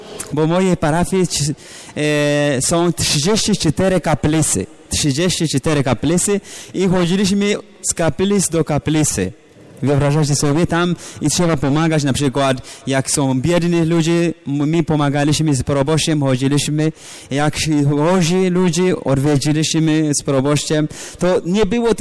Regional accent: Ethiopia; Polish is a second language; to znaczy miłość, która zwycięża. Pochodzę z Etiopii

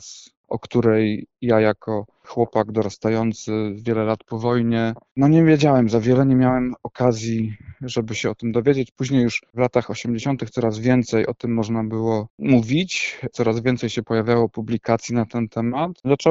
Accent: Poznań, Greater Poland Voivodeship, Poland; dorastając jako chłopak w Poznaniu, nie zdawałem sobie sprawy z tego, że żyję w mieście

